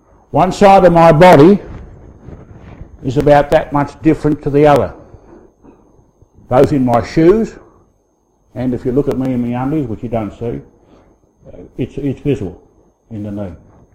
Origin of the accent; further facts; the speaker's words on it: Sydney, New South Wales, Australia; born there; I was born late one night, about 11:15 hours, on the 11th of June 1944. Sydney was under siege at that time because the war was on.